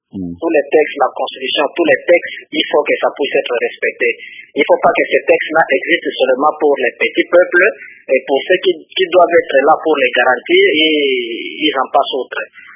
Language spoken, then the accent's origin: French; DR Congo